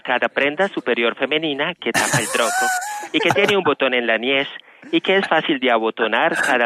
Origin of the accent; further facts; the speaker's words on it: Colombia; born there; Aunque nací en Colombia, soy bilingual, hablo un inglés fluido